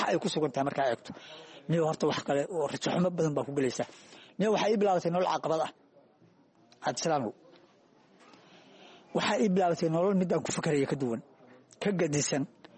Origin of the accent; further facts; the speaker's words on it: Kismayo, Lower Juba, Somalia; waxaan ka imid oo kasoo kacitay markii halkaan imaanayay magaalada Kismaayo. Nin beeray ahaan ahaa, shantii sano u dambeysay markaa magaalada Kismaayo aan joogay